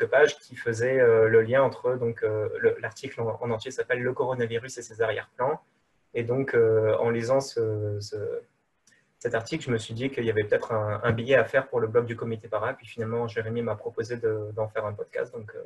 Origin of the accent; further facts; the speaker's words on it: Marseille, Provence-Alpes-Côte d'Azur, France; now in Belgium; Et moi je suis français, je viens de Marseille même si ça ne s'entend pas beaucoup.